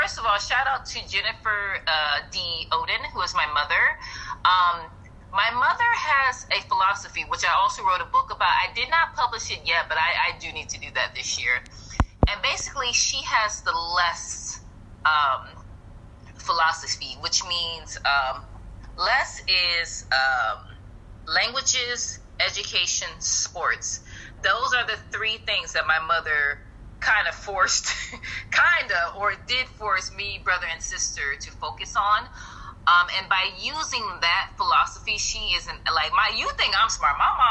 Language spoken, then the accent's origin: English; Akron, Ohio, United States; I am originally from Ohio State. I am from Akron City, so shout out to LeBron James.